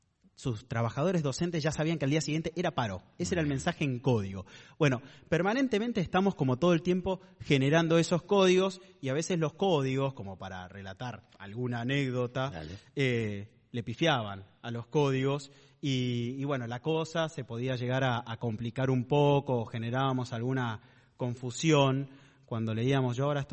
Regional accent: Buenos Aires, Argentina; yo como porteño

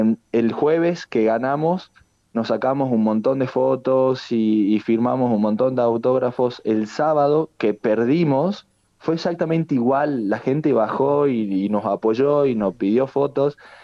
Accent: Salta, Argentina; Ahora somos más los salteños que los chicos de afuera.

